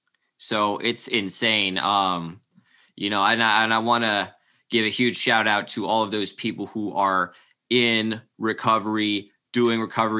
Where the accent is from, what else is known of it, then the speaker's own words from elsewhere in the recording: Miami, Florida, United States; I'm from Miami, Florida, friends.